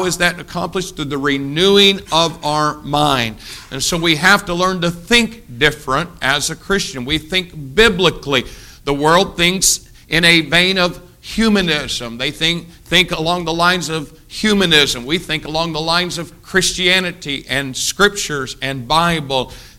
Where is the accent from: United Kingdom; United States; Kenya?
United States; as an American, we just sang our Star Spangled Banner, as an American, your responsibilities are more important than your rights.